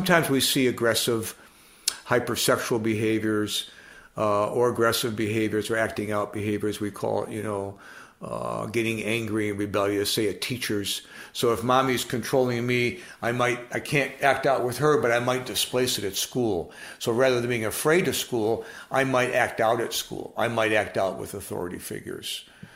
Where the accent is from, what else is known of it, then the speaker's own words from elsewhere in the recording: Michigan, United States; So my first professional assignment was working at Children's Hospital in Detroit. I'm from Michigan.